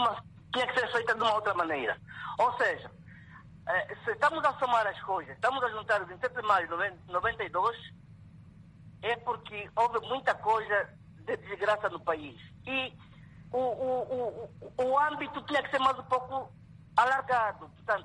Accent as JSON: {"language": "Portuguese", "country": "Angola", "said": "nós somos angolanos, estamos a viver em Angola, nós nascemos na guerra, crescemos na guerra, estamos a nos desenvolver na guerra"}